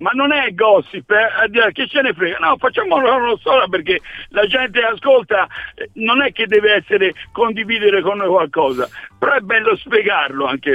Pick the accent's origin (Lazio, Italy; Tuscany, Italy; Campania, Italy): Tuscany, Italy; Florence; io Fiorentino in generis